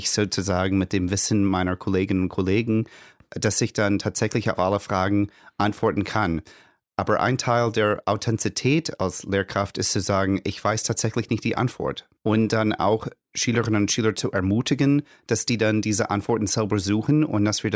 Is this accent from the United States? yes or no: yes; the South, United States; German is a second language; Ich komme aus den Südstaaten der Vereinigten Staaten.